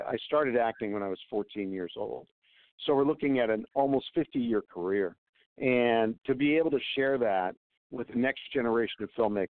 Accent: Pittsburgh, Pennsylvania, United States; Eric Gold and I grew up in Pittsburgh together

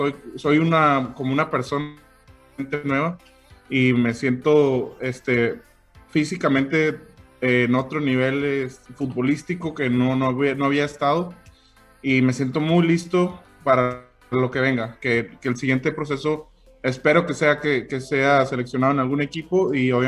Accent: Mexico; Los jugadores mexicanos tenemos eso, ¿no? Mentalmente pues salimos preparados. Como mexicano, muchos nos van a entender que peleas en el día a día

